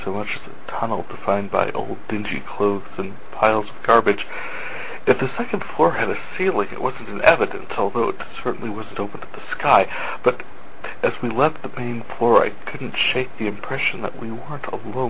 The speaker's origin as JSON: {"language": "English", "region": "North Dakota", "country": "United States", "said": "I am from North Dakota"}